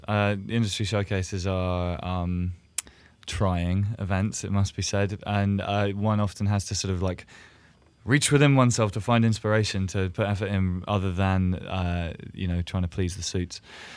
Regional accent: England, United Kingdom; and I come from England.

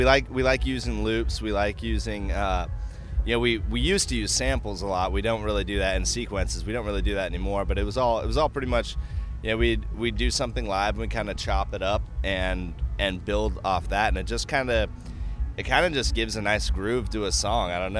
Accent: Alaska, United States; And I felt it too growing up in Alaska.

